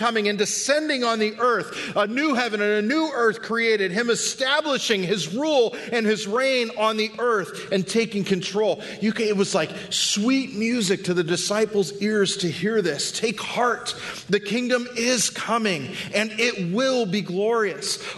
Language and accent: English; California, United States; growing up in Southern California, every time the ground shook from an earthquake, I was positive Jesus was setting foot back on the planet.